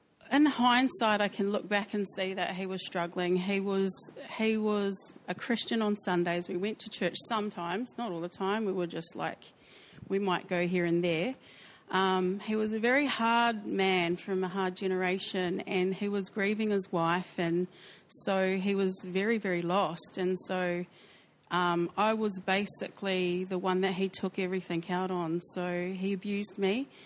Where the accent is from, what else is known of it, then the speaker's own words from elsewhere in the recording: New Zealand; accent: New Zealand; So I'm obviously from New Zealand. You can tell by my accent. And so I'm from a tiny little town in New Zealand that's so small that they actually put a bypass through it so you don't actually have to go to the town anymore.